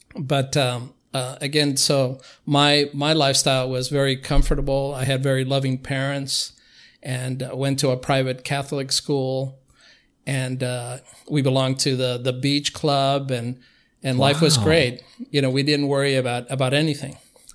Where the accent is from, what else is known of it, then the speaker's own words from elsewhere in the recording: Cuba; No, I mean, Cuba before Castro was very different than the Cuba of today.